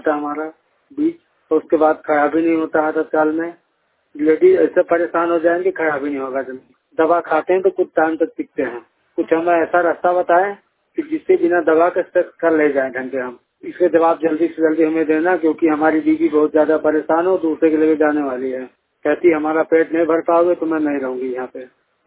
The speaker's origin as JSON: {"language": "Hindi", "town": "Basti", "region": "Uttar Pradesh", "country": "India", "said": "बस्ती UP के रहने वाले हैं।"}